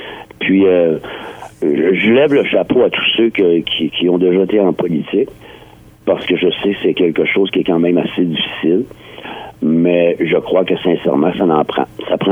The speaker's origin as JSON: {"language": "French", "town": "Saint-Quentin", "region": "New Brunswick", "country": "Canada", "said": "je connais, autrement dit, l'ADN beaucoup de mon coin de pays, parce qu'on sait très bien que la forêt, c'est l'ADN de Saint-Quentin."}